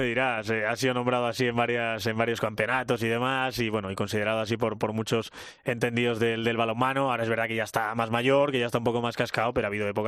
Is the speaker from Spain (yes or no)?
yes; Cantabria, Spain; los que somos de eso, de País Vasco, Cantabria, como es mi caso